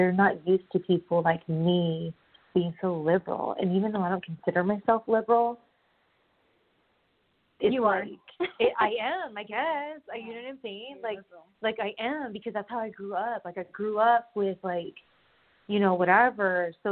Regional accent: California, United States; and because I grew up in SoCal, at first I was like jaded about it

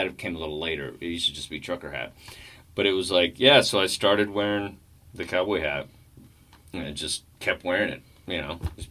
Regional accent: Texas, United States; And then I was like, I'm from Texas.

